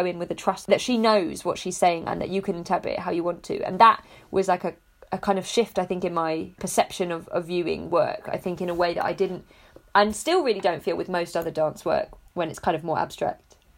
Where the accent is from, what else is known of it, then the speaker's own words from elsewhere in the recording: London, United Kingdom; So I'm from North East London, so in the borough of Haringey, which is like the next borough along from Hackney.